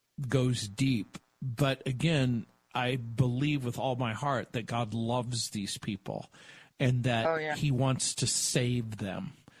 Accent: New Orleans, Louisiana, United States; born there; But from where I was born in New Orleans, it's like a hop, skip, and a jump to Haiti, and there's a close connection.

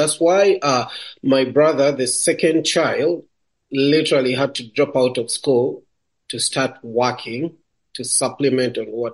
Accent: Uganda; I am from Uganda, I'm born and raised in Uganda. And I grew up in a family of 8 children, 4 boys, 4 girls.

